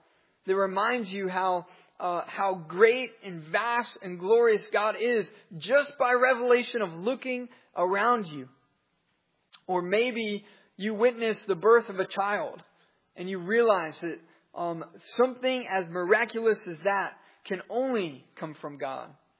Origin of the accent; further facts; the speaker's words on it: Dallas, Texas, United States; now in Arkansas, United States; I'm from the Dallas metro area.